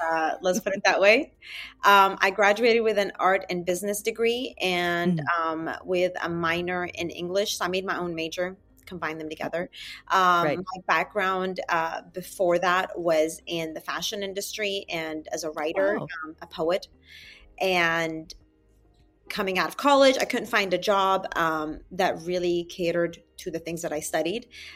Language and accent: English; Nur Shams, Palestine; English is a second language; because I grew up in Palestine. I grew up in I was born there. So I was born in a refugee camp in Nur Shams. My family were part of the 48ers